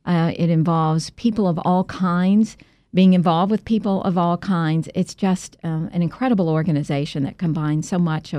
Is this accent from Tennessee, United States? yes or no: yes; Memphis, Tennessee, United States; I did have a terrific experience growing up in Memphis, Tennessee.